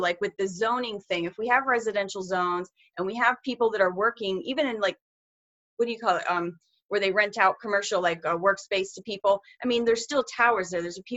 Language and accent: English; Tampa, Florida, United States; And he just happens to be in my hometown of Tampa Bay.